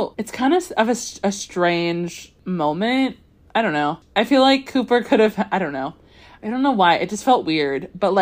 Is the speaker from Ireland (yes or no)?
yes; Ireland; as an Irish person, that was not, like, a celebration wake.